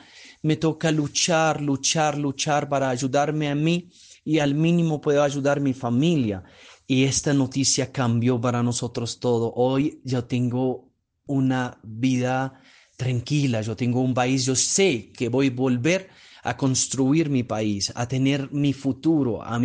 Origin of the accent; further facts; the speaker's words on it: Syria; Spanish is a second language; moved away as an adult; Yo creo que en Siria va a tener la luz, porque allá voy a tener mucho apoyo del gobierno